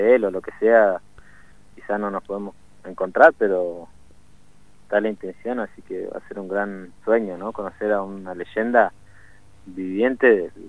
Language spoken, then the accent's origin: Spanish; Neuquén, Argentina; Pero también somos acá de Neuquén, somos neuquinos